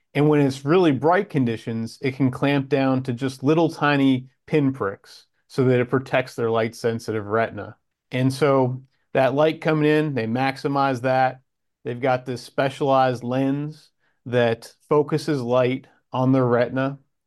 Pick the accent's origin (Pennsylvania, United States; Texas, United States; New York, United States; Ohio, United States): Pennsylvania, United States; But I grew up in Pennsylvania, big deer state, in a hunting family with a strong conservation attitude, and just spending my time around the coal strippings looking for deer as a young kid.